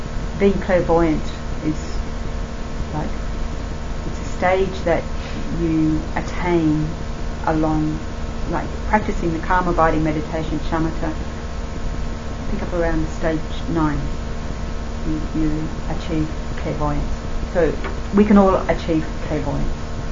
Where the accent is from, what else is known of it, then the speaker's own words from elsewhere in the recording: Australia; here am I, Tibetan Buddhist nun, but I'm an Australian Tibetan Buddhist nun. I'm living in the West